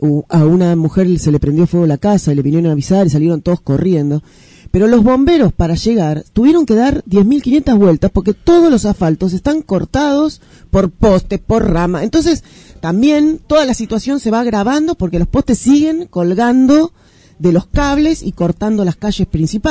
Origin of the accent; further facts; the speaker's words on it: Paso del Rey, Buenos Aires Province, Argentina; Soy de Paso del Parque.